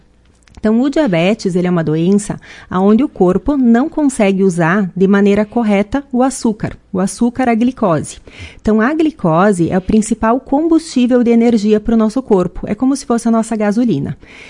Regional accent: Marau, Rio Grande do Sul, Brazil; sou nascida em Marau, criada em Marau. Minha família mora aqui já há muitos anos e eu fiz minha faculdade em Caxias do Sul e depois eu fiz a minha especialização no Rio de Janeiro

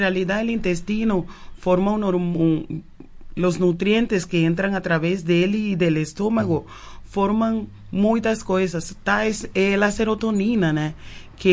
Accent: Cuba; Portuguese is a second language; now in Brazil; Eu sou cubana.

